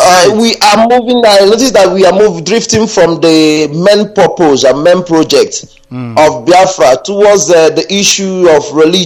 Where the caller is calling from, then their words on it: Saudi Arabia; I'm calling from Saudi Arabia.